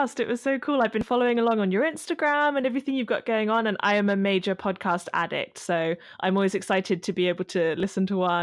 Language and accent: English; England, United Kingdom; Yeah. I'm British originally.